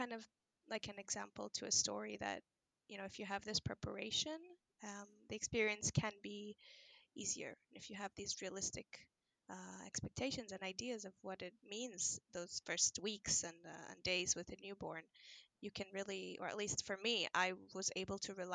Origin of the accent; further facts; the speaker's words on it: Israel; now in Finland; I'm originally from Israel, but I'm married to a Finn.